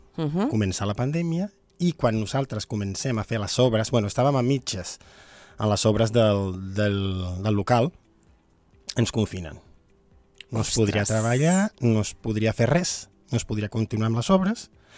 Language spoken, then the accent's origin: Catalan; Venezuela; now in Spain; soc ciutadà empordanès nascut a Venezuela. Som veneçolans, tant la meva dona com jo